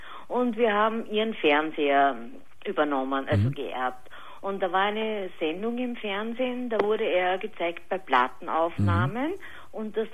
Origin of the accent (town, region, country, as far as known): Austria